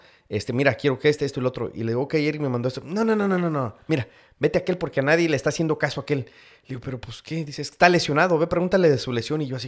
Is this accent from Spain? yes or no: no; Mexico; moved away; nosotros llegamos aquí de México en un verano.